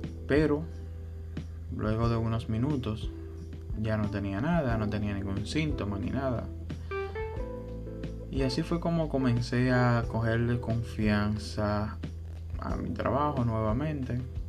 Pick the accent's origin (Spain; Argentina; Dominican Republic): Dominican Republic; soy de la República Dominicana